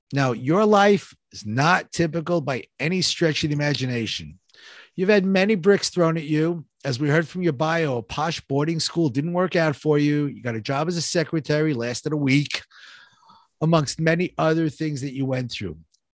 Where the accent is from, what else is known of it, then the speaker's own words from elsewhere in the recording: New York, United States; I come from New York, you know, we get 3 feet of snow.